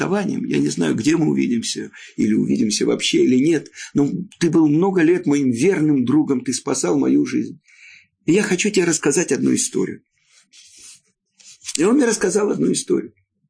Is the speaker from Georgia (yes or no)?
no; Poland; moved away; Я сам из Польши.